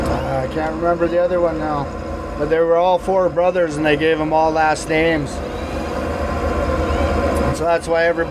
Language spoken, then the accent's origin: English; Puyallup, Washington, United States; also born or lived in Neah Bay; My dad, I'm originally from Puyallup.